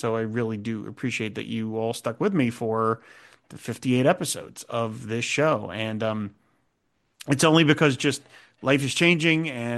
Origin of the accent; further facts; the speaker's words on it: Cherry Hill, New Jersey, United States; there was one newsstand in my hometown of Cherry Hill, New Jersey, that would get Charltons